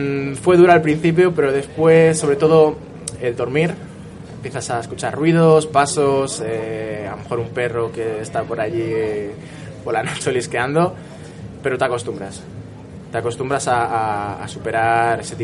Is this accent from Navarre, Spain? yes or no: no; Balearic Islands, Spain; moved away; salí de Mallorca, que es de donde soy, y fui por la costa de Cataluña